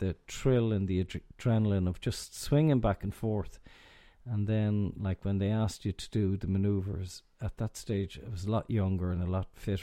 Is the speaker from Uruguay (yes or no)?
no; Ireland; So we being Irish and you're abroad and one or two drinks and whatever